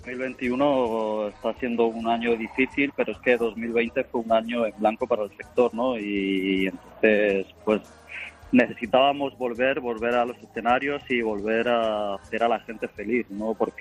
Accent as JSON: {"language": "Spanish", "country": "Spain", "said": "somos nosotros los españoles"}